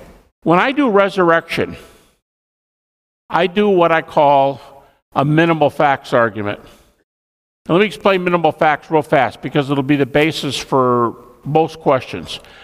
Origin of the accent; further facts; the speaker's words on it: Detroit, Michigan, United States; moved away as an adult; I'm from the Detroit area, but moved out in 1981 after 2 years at Tyndale that Randy just described.